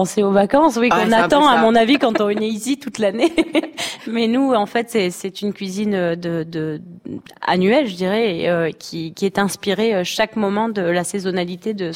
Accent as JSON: {"language": "French", "region": "Provence-Alpes-Côte d'Azur", "country": "France", "said": "en passant par chez nous dans le Luberon"}